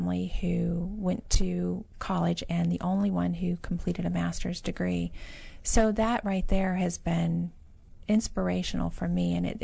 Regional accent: Killeen, Texas, United States; also born or lived in Waco; Well, I'm originally from Waco, Texas, but I consider Killeen, Texas, my home, right outside of Fort Hood. Mm-hmm. I grew up there

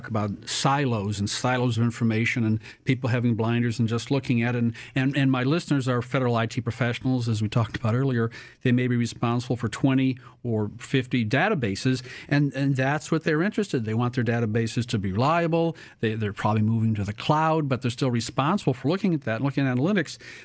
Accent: Ohio, United States; also born or lived in Florida; now in Virginia, United States; You know, I was raised in Ohio, lived in Florida for a while, and I live in Virginia.

